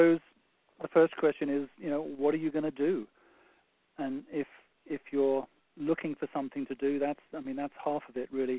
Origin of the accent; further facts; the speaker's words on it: England, United Kingdom; now in Oregon, United States; So I'm English, as you can probably hear.